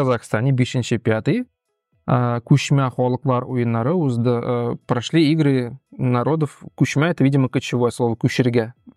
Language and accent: Russian; Russia; Вот, например, мы, татары, перейдем на этот уртак тюрки әлифбасына.